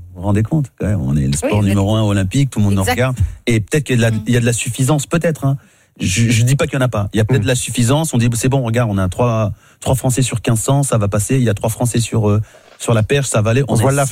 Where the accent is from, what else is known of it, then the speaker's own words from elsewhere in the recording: France; On est français, on sait faire